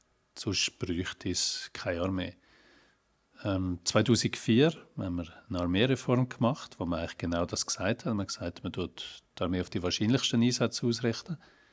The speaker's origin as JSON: {"language": "German", "country": "Switzerland", "said": "Und bei uns in der Schweiz ist es immer noch so, dass es in der Verfassung ist."}